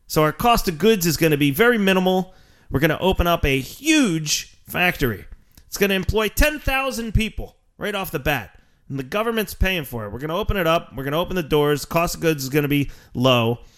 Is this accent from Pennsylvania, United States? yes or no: yes; Pennsylvania, United States; accent: Philly Delco; My Philly Delco accent just keeps sneaking out